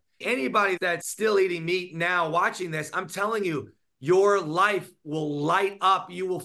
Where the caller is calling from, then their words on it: Montanito, California, United States; From Montanito, California, which is in the middle of Calabasas and Malibu.